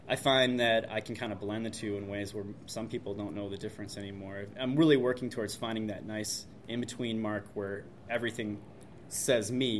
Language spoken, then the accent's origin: English; Michigan, United States; Nothing against it, but I'm from Michigan. I've already seen Canada. It looks just like where I live.